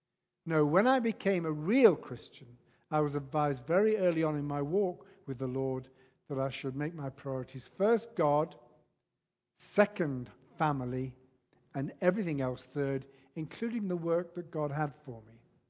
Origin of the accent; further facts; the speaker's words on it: Wrexham, Wales, United Kingdom; my hometown of Wrexham in North Wales.